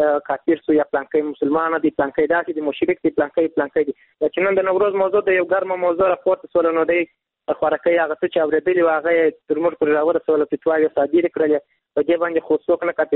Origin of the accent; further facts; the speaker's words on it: Kandahar, Afghanistan; له کندهار ولایت څخه یو تن محصول یم.